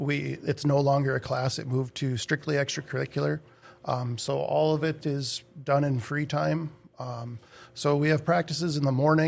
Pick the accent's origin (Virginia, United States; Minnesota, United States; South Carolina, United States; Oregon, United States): Minnesota, United States; East Grand Forks; So I'm originally from East Grand Forks, lived here my whole life besides my deployment to Iraq.